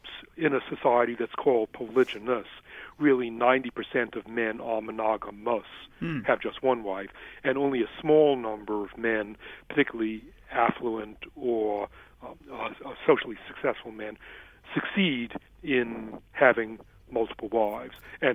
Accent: Boston, Massachusetts, United States; also born or lived in Britain / Germany; Originally, Boston, but my accent got messed up subsequently by living in Britain, Germany.

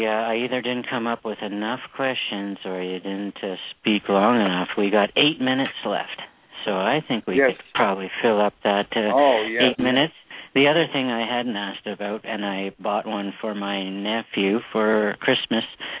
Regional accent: Canada; I'm from Canada. We used to do that with hockey.

